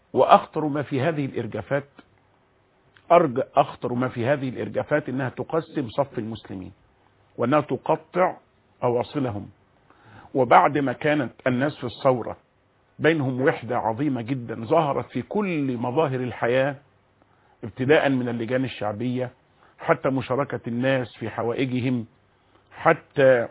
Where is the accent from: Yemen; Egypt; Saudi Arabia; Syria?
Egypt; أننا كمصريين